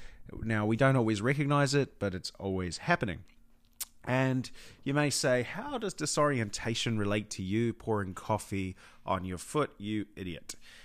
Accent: New Zealand; accent: Kiwi; to mind my Kiwi accent, veranda might be another word

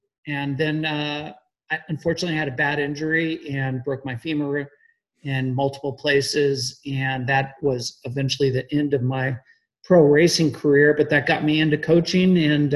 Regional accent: Florida, United States; I was really fortunate that I grew up in South Florida because of this strong Cuban influence.

